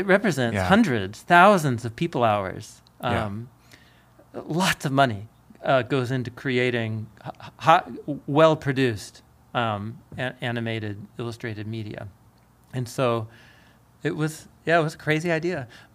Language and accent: English; Portland, United States; maybe it's growing up in Portland or in skateboard culture.